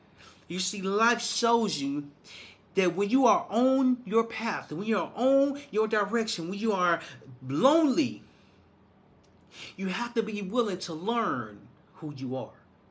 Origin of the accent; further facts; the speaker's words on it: Little Rock, Arkansas, United States; You see, I'm from a small town. I'm from Little Rock, Arkansas, and the town is small. Like, I was raised by a single mom who raised 3 boys by herself.